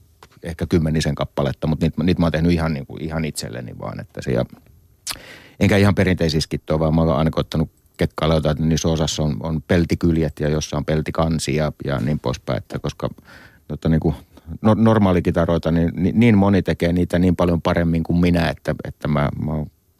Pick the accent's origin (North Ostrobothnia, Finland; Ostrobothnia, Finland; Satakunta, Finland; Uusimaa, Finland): Uusimaa, Finland; Helsinki; mä oon syntynyt Helsingissä ja asunut 27-vuotiaaksi muistaakseni Hesassa.